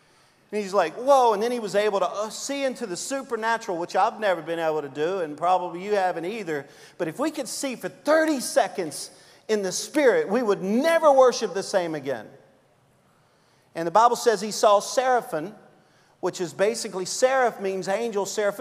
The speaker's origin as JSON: {"language": "English", "region": "Louisiana", "country": "United States", "said": "I'm a Cajun."}